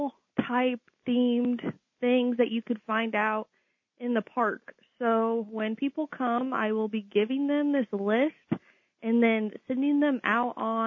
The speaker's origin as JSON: {"language": "English", "town": "Mount Pleasant", "region": "Iowa", "country": "United States", "lives_now": "Mediapolis, United States", "said": "I am from Mount Pleasant, and I'm living in Mediapolis now."}